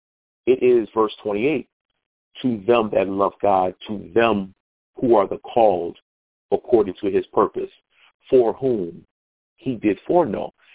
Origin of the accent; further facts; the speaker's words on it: Detroit, Michigan, United States; Myself, I'm also from the Detroit area.